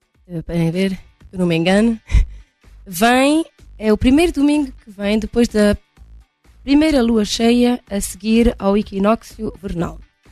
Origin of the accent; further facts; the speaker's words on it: Portugal; Isso é uma tradição, eu sei que na minha aldeia também é assim. O padre faz a visita pascal no domingo de manhã. As pessoas enfeitam as casas por fora. É um período muito bonito, muito lindo. Na Páscoa já em Portugal já há flores